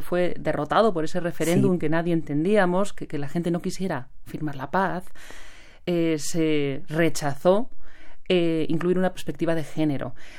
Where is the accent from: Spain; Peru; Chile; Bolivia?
Spain; yo soy española, pero por supuesto he vivido el conflicto del País Vasco